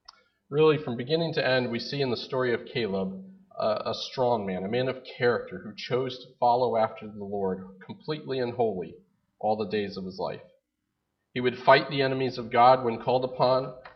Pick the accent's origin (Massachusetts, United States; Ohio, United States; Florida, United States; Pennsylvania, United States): Massachusetts, United States; a friend of mine, Bill Pierce, I grew up with in Massachusetts